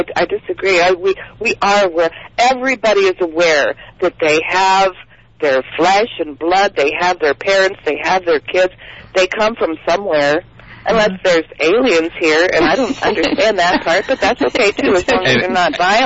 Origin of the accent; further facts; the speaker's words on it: United States; You know, we're from America.